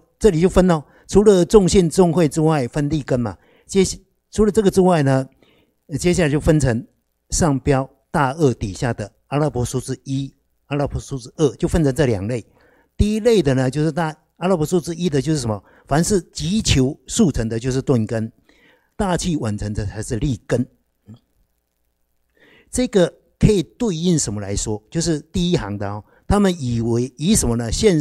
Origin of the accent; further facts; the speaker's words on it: Taiwan; 我们台湾人不是说那个大只鸡啊